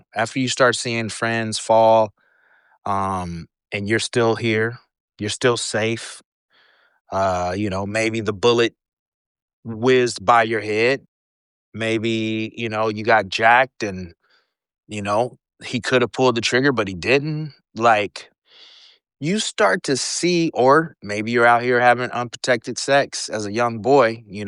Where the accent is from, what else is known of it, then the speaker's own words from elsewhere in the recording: Portland, Oregon, United States; I am born and raised in Portland, Oregon.